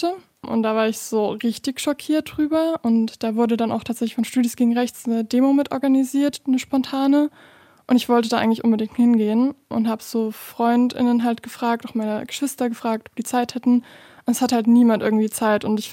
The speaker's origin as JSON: {"language": "German", "region": "Saxony", "country": "Germany", "lives_now": "Dresden, Germany", "said": "Also ich komme auch ursprünglich aus Westsachsen"}